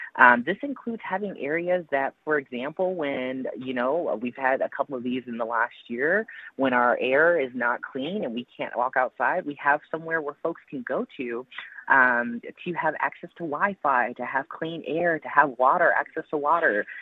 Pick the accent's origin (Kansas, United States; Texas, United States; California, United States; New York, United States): California, United States; Pinole; And like I said, I come from Pinole. I'm from a small city.